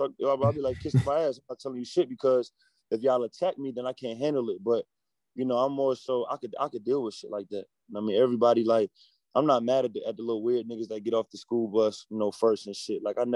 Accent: New York City, New York, United States; born there; I was born in New York, so all my family from New York.

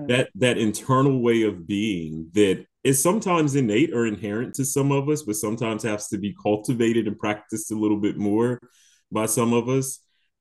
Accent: Milford, Delaware, United States; also born or lived in Philadelphia; now in Madison, United States; So I'm an East Coast boy, born and raised. I'm from Milford, which is a very small town in the state of small Delaware. I currently live in Madison, Indiana.

